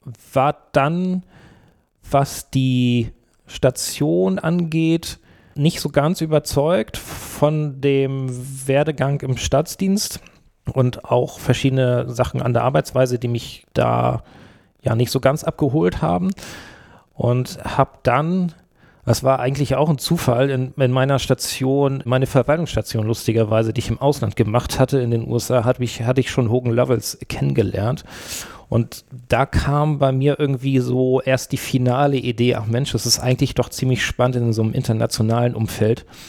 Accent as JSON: {"language": "German", "region": "Schleswig-Holstein", "country": "Germany", "tie": "born there", "lives_now": "Hamburg, Germany", "said": "Ich komme tatsächlich gebürtig aus Schleswig-Holstein, ja, aus der Nähe von Kiel"}